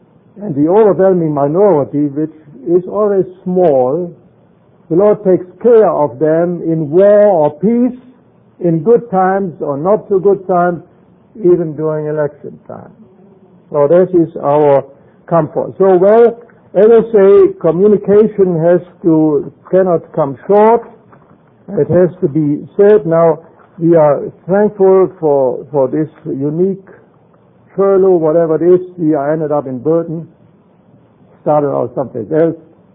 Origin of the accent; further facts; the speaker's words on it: Düsseldorf, North Rhine-Westphalia, Germany; born there; English is a second language; my accent tells you I was born in Germany. My wife Erika also. And I was either born when Adolf Hitler came to power.